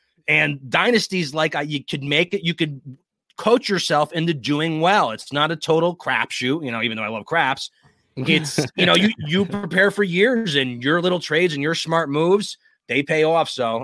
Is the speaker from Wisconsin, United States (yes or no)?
no; Connecticut, United States; So I'm from Southern Connecticut. I never went to Disneyland. My Disneyland was Atlantic City.